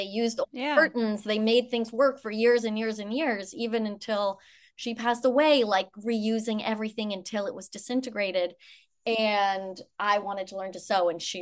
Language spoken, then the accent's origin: English; Minnesota, United States; No, I grew up in Minnesota. I've lived here 20 years.